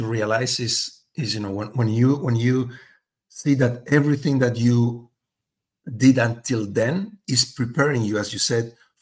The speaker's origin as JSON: {"language": "English", "country": "Spain", "tie": "born or raised there", "also_born_or_lived": "France", "said": "I come from Spain. I was, you know, born in France, but then raised in Spain."}